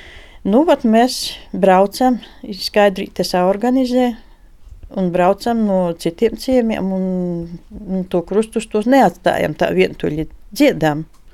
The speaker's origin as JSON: {"language": "Latvian", "town": "Medņeva", "region": "Balvi Municipality", "country": "Latvia", "tie": "born or raised there", "said": "Un tā kā nu, manā dzimtajā ciemā Medņevā tur vairs nav kam dziedāt, tad mēs arī vod par Medņevas un lodumas mirušajiem dziedam psalmus."}